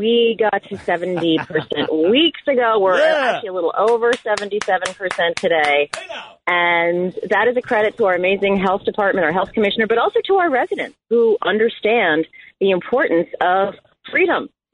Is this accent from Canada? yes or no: yes; Ontario, Canada; born there; Actually, I bounced around a lot as a kid, but my dad was a big Leafs fan. I was born in Ontario.